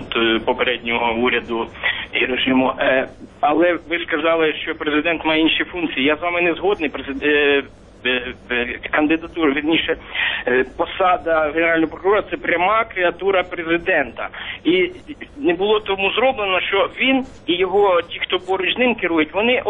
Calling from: Kyiv, Ukraine; я із Києва, вітаю всіх у студії.

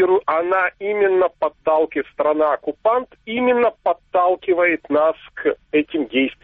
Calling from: Kharkiv, Kharkiv Oblast, Ukraine; город Харьков.

